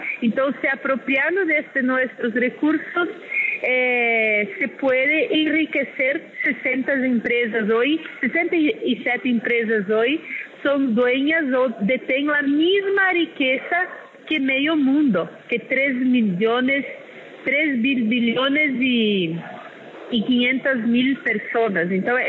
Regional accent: Brazil; sacando todas las empresas mejores que tenemos de Brasil

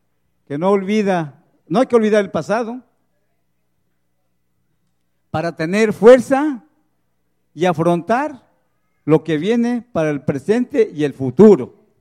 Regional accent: Puebla, Mexico; en mi municipio está dentro, que somos 21 municipios de la Sierra Norte de Puebla

